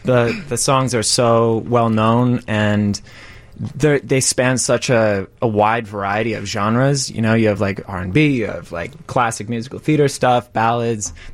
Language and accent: English; Minnesota, United States; now in Chicago, United States; I'm from Minnesota originally, and I moved here for school. Went to Roosevelt University downtown. And since then, I've just kind of been working in Chicago at various theaters.